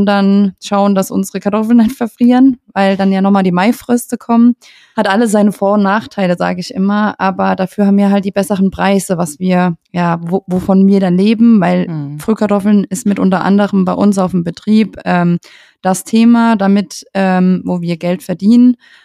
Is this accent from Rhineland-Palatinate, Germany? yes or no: yes; Rhineland-Palatinate, Germany; also wenn du in hoch angesehene Restaurants bei uns in der Pfalz da hingehst, ne, und dann gibt es immer so Pelzerteller